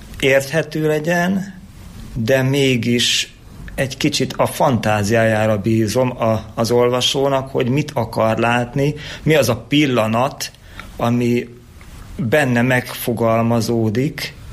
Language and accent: Hungarian; Mezőkövesd, Borsod-Abaúj-Zemplén, Hungary; Szeretek itt lakni, igen. A Bükkalja az nekem mindig olyan vonzó volt, és élhetőnek tartom ezt a kisvárost. Itt cseperedtem fel, itt jártam iskolába, minden ideköt, még a szüleim is élnek, és ők is itt laknak Kövesden.